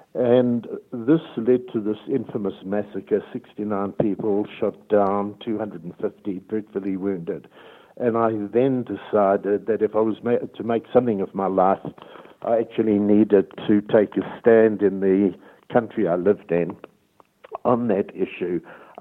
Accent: Johannesburg, Gauteng, South Africa; I grew up in Johannesburg, a part called Yeovil, which I think with a lot of Jewish immigrants was a bit like part of New York I've heard about and been to.

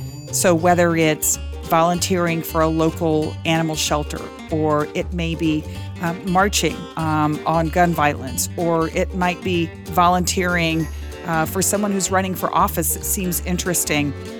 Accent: Texas, United States; I first got interested in women's rights when I was in seventh grade, growing up in Texas.

